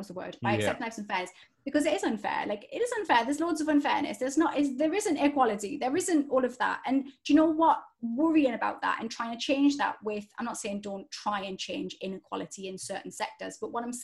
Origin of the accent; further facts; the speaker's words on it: Newcastle, North East England, United Kingdom; I grew up in Newcastle. There wasn't drama schools and stuff.